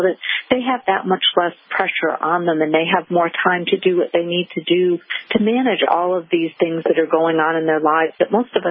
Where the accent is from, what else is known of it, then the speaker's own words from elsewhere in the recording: Michigan, United States; also born or lived in Illinois / Massachusetts / Connecticut; and I moved a lot as a kid. So I grew up in Michigan and Illinois and Massachusetts and Connecticut.